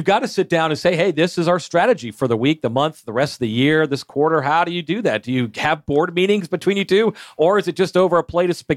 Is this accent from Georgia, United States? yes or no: yes; Atlanta, Georgia, United States; I'm from Atlanta, but I mean, I kind of live in Alpharetta, but I mean, it's Atlanta, right?